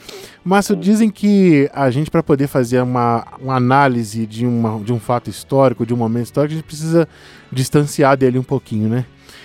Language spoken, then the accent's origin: Portuguese; Minas Gerais, Brazil; Eu que sou mineiro e, portanto, sou bairrista, como todo bom mineiro, adoro a minha terra